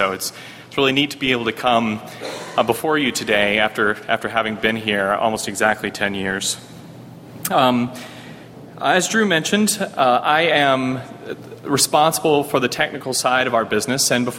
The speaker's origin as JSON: {"language": "English", "region": "Mississippi", "country": "United States", "tie": "born or raised there", "also_born_or_lived": "Alamogordo, New Mexico", "said": "I was born in Alamogordo, New Mexico, on an Air Force base. My dad was in the Air Force at the time, and my mom and dad are actually here today. Spent my childhood, I grew up all the way through college in Mississippi"}